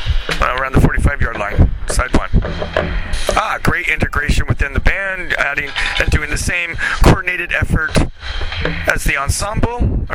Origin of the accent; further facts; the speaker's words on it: Los Angeles, California, United States; I'm from Los Angeles.